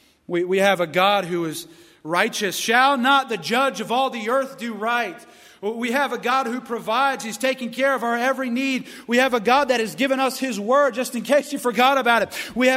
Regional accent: Clayton, North Carolina, United States; My wife and I, we came from Clayton, North Carolina, and they have that vinegar barbecue stuff. I just never got used to that.

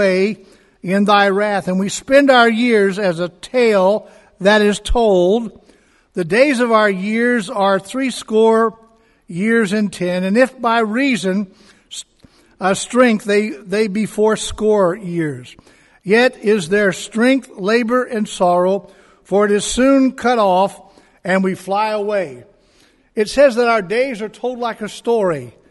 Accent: Miami, Florida, United States; born there; I was born in Miami, Florida, as a matter of fact. I'll tell you a little more about my family, who were from Carolinas.

